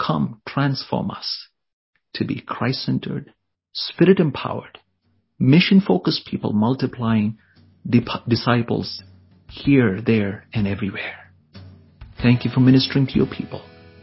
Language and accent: English; India; English is a second language; India is a very complex country. It has over 1,400 languages. The language that I speak, my mother tongue, is not spoken in any other states in India.